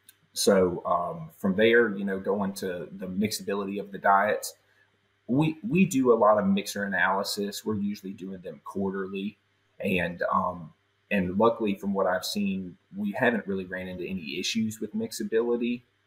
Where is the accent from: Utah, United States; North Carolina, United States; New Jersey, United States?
North Carolina, United States; I grew up in Central North Carolina, and my dad bought me an incubator one year for Christmas.